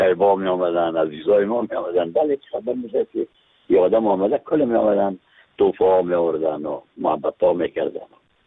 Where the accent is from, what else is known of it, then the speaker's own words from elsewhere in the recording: Afghanistan; از افغانستان هستم